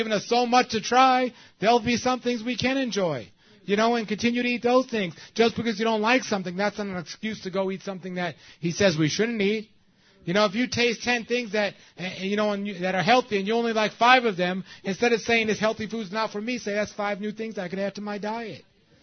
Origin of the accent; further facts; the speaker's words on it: New York City, New York, United States; And I'm from New York City, and wherever I go around the world, I'm out of the city.